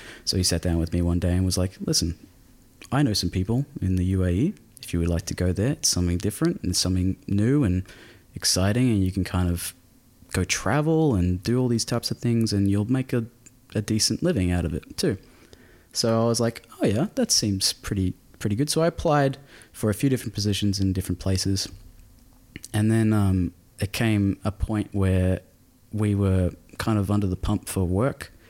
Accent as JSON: {"language": "English", "country": "Australia", "moved": "as an adult", "said": "I come from Australia. I moved here in October last year to come and work overseas"}